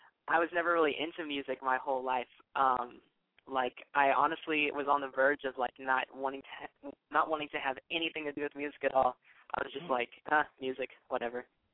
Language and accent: English; Tennessee, United States; also born or lived in Long Beach, California; I was born in Long Beach, California, and lived there about 6 years of my life. Then we moved out to Memphis, Tennessee, and lived there during my middle school years